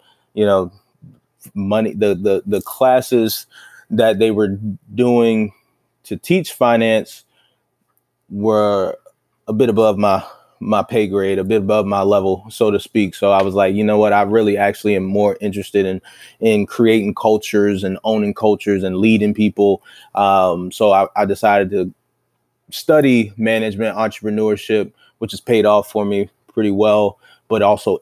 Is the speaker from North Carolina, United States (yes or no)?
no; Baltimore, Maryland, United States; I'm a kid from Baltimore.